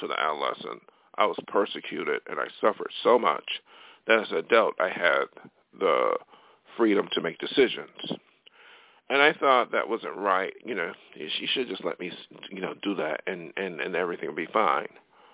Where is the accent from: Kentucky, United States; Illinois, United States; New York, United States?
New York, United States; Buffalo; now in Los Angeles, United States; I did not plan out to be an artist and come to L.A. from my hometown, upstate New York, Buffalo, because that was not in the cards, you know.